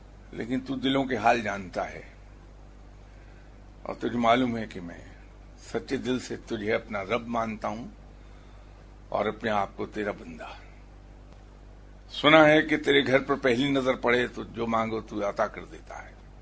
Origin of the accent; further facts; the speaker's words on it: Lahore, Punjab, Pakistan; میں نے کہا میرا تعلق لاہور سے ہے.